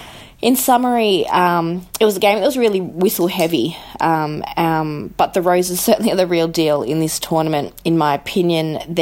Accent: Australia

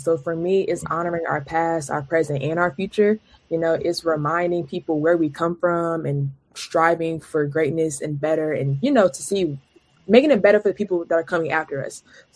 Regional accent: Raleigh, North Carolina, United States; I'm from Raleigh, so not too far.

